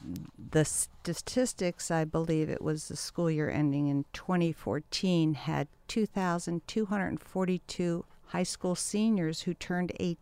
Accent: Potomac, Maryland, United States; moved away as an adult; now in California, United States; I was from Potomac, Maryland.

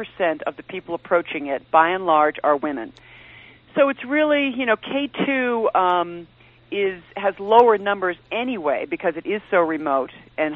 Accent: East Coast, United States; As I said, I was from the East Coast. A high-altitude mountain to me was 10,000 feet.

